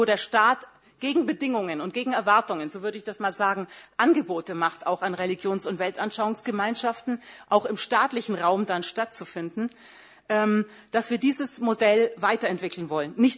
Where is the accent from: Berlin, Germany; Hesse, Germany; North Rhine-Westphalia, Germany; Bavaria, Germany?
Berlin, Germany; ich komme aus Berlin, da ist sowas schon eher eine exotische Minderheitenveranstaltung